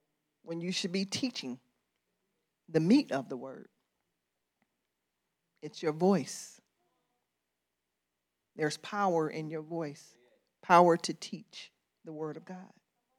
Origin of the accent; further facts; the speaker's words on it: Illinois, United States; born there; accent: country; I was born here in Illinois, but I sound country.